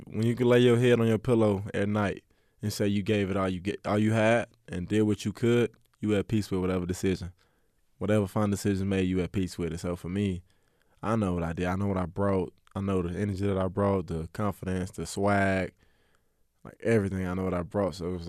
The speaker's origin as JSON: {"language": "English", "town": "Earl", "region": "Arkansas", "country": "United States", "said": "I'm not a logo chaser. I'm from Earl, Arkansas. I'm not going to chase a logo or this big team."}